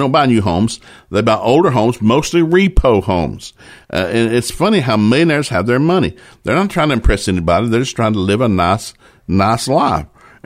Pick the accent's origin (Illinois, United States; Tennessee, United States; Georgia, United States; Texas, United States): Tennessee, United States; Chattanooga; My hometown in Chattanooga, the old shopping district downtown.